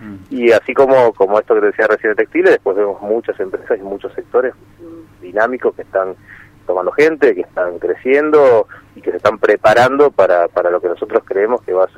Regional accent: Rosario, Santa Fe, Argentina; now in Buenos Aires, Argentina; te cuento que soy rosarino

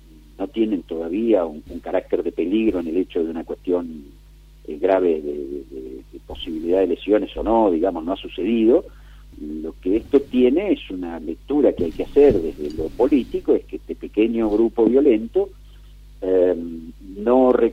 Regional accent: Argentina; Pero somos argentinos todos.

